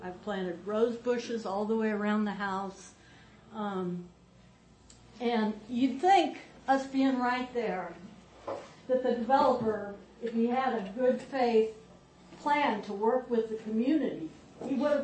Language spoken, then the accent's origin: English; Jefferson City, Missouri, United States; I grew up in Jefferson City, Missouri, and everybody there goes to party at Lake of the Ozarks.